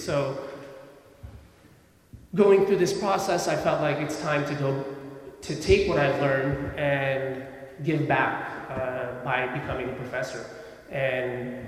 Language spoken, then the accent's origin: English; United States; Growing up in America, coming from Afghanistan, but growing up in America as an Afghan, and at home, my parents working really hard to make sure that I don't forget being Afghan